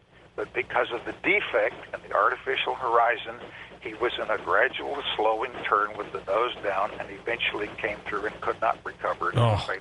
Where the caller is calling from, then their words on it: College Station, Texas, United States; I'm out of College Station, Texas.